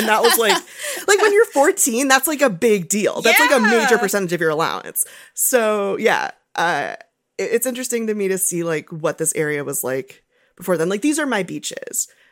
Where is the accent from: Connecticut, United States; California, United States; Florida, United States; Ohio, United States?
California, United States; Los Angeles; because I'm from Los Angeles. I grew up here. And skating has always been around me.